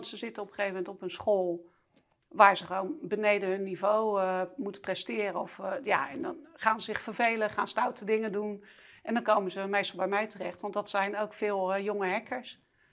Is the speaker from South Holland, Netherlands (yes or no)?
yes; Rotterdam, South Holland, Netherlands; Want ik kwam uit Rotterdam Spangen.